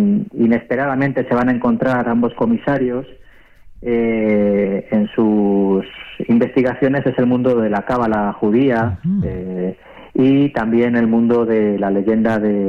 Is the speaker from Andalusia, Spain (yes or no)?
no; Palma, Balearic Islands, Spain; born there; also born or lived in Madrid / Canary Islands; now in Palencia, Spain; yo no soy de ninguna parte, soy de todas. Nací en Palma de Mallorca, luego volví a nacer en Madrid, luego volví a nacer en Canarias y últimamente ando naciendo por tierras palentinas.